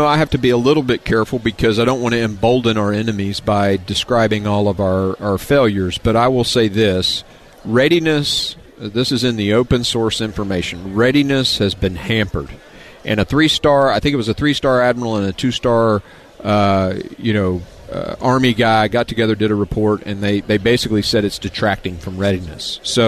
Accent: United States; I'm an American citizen.

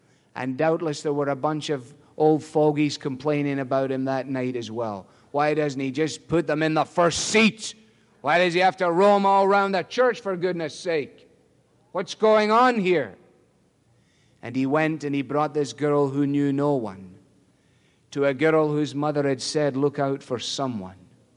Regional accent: Glasgow, Scotland, United Kingdom; I was brought up in Glasgow. Glasgow was the second city of the British Empire.

